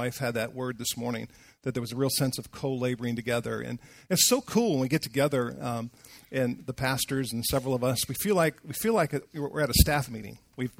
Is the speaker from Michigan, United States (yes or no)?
yes; Detroit, Michigan, United States; Sorry, I just say things differently, but, you know, I'm from Detroit, right? From the clubs.